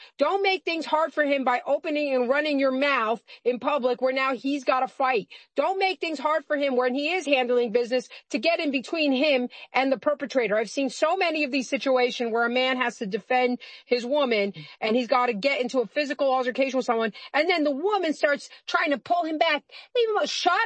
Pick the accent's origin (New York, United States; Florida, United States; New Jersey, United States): New York, United States; New York City; Now, I grew up in the Bronx in New York City, so I was aware there was constant danger around me.